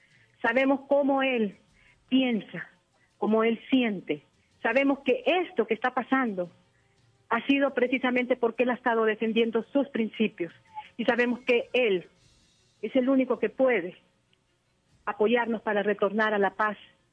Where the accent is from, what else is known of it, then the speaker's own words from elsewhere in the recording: Honduras; nosotros somos hondureños, somos hondureñas y nosotros queremos estar aquí.